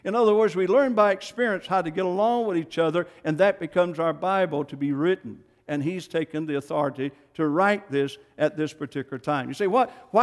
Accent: United States; I'm from Johnson County.

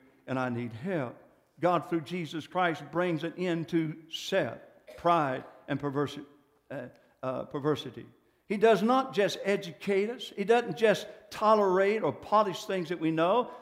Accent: United States; You go to Japan, and I'm American, and I go to Japan, they know that I am not a Japanese.

